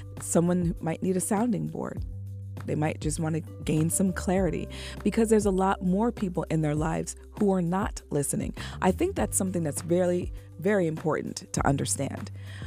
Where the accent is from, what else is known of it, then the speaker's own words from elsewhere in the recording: New York, United States; last week we had an earthquake that was felt here in the state of New York, which is my home state, yep, the Empire State.